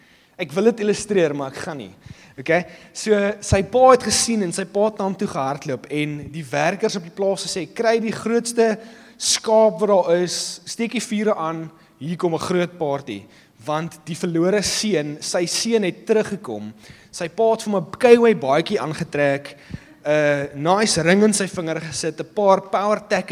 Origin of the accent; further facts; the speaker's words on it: Gauteng, South Africa; En so ek het groot geword in Gauteng en op die ouderdom van 9 is my pa oorlede.